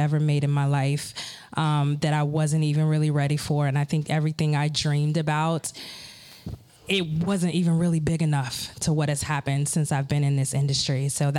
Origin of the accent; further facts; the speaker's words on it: Birmingham, Alabama, United States; now in Baltimore, United States; So I am actually originally from Birmingham, Alabama. So I'm an expat. Okay, thank you. I'm an expat here in Baltimore, and I've been here now for about 6 or 7 years.